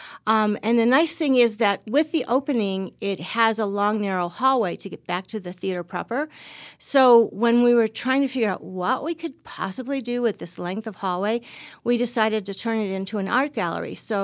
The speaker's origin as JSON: {"language": "English", "region": "New York", "country": "United States", "tie": "born or raised there", "also_born_or_lived": "Illinois", "moved": "as an adult", "lives_now": "San Francisco, United States", "said": "I grew up in New York State, and then I kind of slowly crossed the country because I did my undergraduate work in New York, and then I went to Illinois for graduate school"}